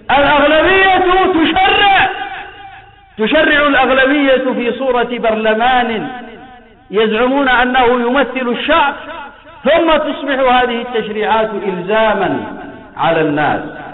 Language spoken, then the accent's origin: Arabic; Yemen; عندنا في اليمن يريدون أن يعقدوا لنا مؤتمرا للحوار